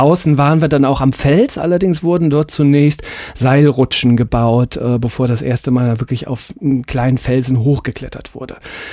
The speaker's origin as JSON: {"language": "German", "town": "Düsseldorf", "region": "North Rhine-Westphalia", "country": "Germany", "said": "Ich komme aus dem Rheinland, aus Düsseldorf und wir sind dann nach Duisburg gefahren."}